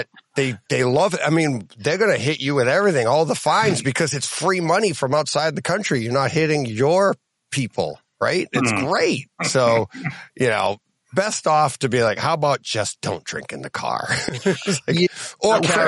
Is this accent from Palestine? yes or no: no; England, United Kingdom; accent: English; My English accent.